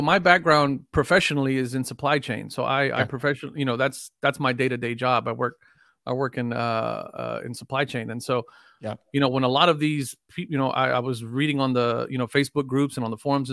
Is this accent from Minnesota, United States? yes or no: no; Texas, United States; I got pretty thick skin. I'm from Texas.